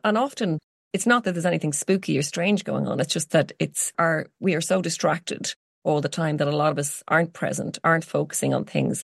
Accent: Ireland; growing up in Ireland

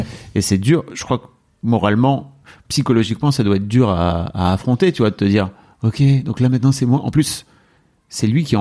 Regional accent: France; nous en tant que Français

